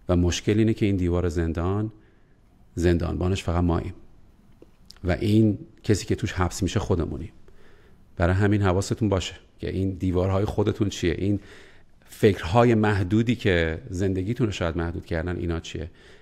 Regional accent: Iran; moved away; من از موقعی از ایران اومدم فکر کنم 17 سال شده از ایران برنگشتم،

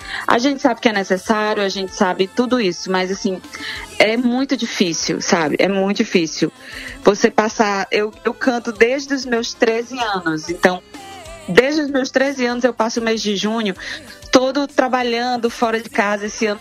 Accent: Fortaleza, Ceará, Brazil; born there; Eu nasci no Ceará, nasci em Fortaleza. E no Ceará você já nasce dançando forró, praticamente.

